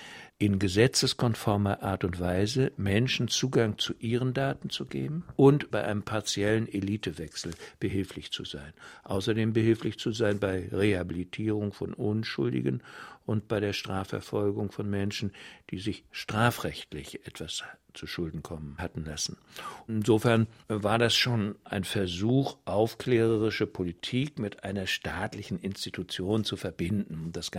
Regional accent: Germany; Nein, nur ich bin Deutscher.

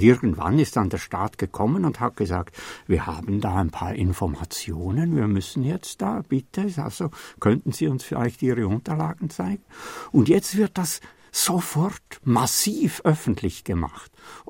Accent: Switzerland; Ich bin ein Schweizer und ich liebe dieses Land

